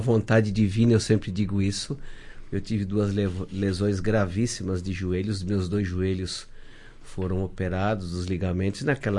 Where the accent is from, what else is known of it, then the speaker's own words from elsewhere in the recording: São Paulo, Brazil; eu sou natural de São Paulo, né? E em São Paulo, aos 14 anos, dos 14 aos 20, eu fui atleta de futebol do Corinthians